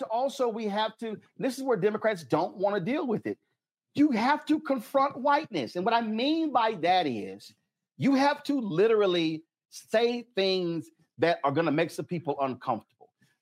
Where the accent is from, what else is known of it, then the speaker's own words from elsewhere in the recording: Texas, United States; I'm born and raised in Texas.